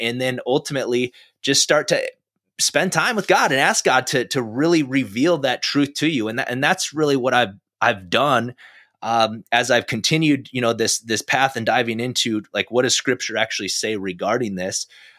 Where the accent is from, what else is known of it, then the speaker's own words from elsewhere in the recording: South Dakota, United States; I mean, I grew up in South Dakota and it was a town of like 900 people. So church is like right across the street from the bar.